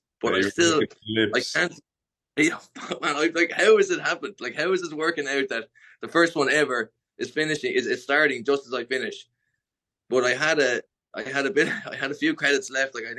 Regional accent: Dublin, Leinster, Ireland; now in United States; So I was going home for Christmas, and I was flying from Atlanta to Newark, and Newark back to Dublin.

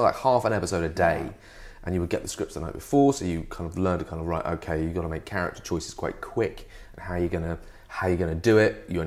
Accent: England, United Kingdom; I am an Englishman.

